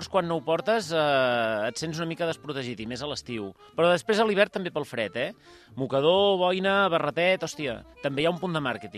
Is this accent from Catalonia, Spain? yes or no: yes; Barcelona, Catalonia, Spain; Clar, jo era, ja no dic que sóc, jo era de Barcelona, però jo em vaig criar en una Barcelona